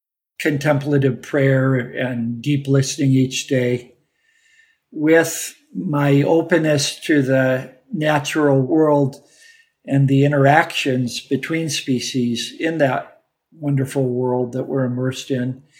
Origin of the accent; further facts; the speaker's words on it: Indiana, United States; now in Arizona, United States; I grew up in the Indiana Dunes, a sort of arid landscape in the midst of the Midwest. And I was the grandson of Lebanese-Syrian refugees from the deserts of the Middle East.